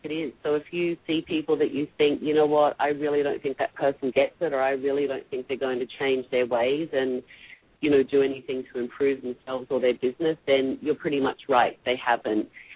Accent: Australia; because I am from Australia, and I'm not from the South

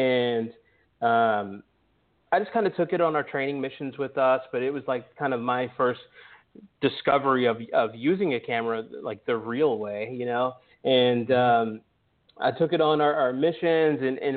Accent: Pittsburgh, Pennsylvania, United States; I grew up in Pittsburgh. Inner city, if you guys aren't familiar with Pittsburgh, really kind of a blue collar steel town.

